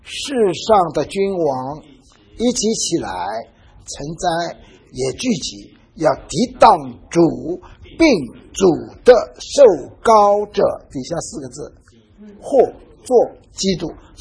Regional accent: Shanghai, China; also born or lived in Wenzhou, China; 那我从上海出生的啊，生长在上海。那么后来抗战的时候回到我老家温州啊。

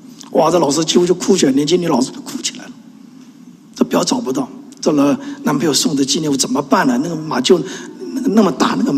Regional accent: Taiwan; 我们从台湾来

